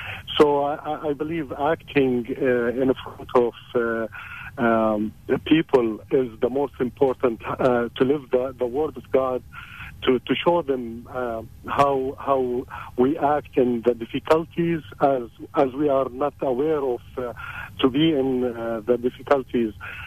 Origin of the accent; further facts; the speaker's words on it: Jordan; I'm originally from Jordan.